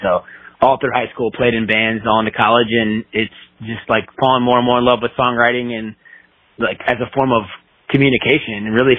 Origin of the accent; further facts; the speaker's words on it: Virginia, United States; also born or lived in Washington, D.C. / Maryland / Charlotte, North Carolina; I'm originally from what they call the DMV, D.C., Maryland, and Virginia. I was born in D.C. and lived in Maryland as a little kid. Most of my life has been in Virginia, Northern Virginia.